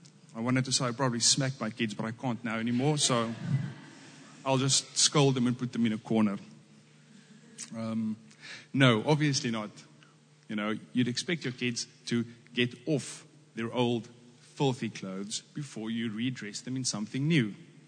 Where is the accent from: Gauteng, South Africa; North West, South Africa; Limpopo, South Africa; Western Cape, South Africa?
Western Cape, South Africa; Cape Town; We come from Cape Town. There's lots of taxi drivers.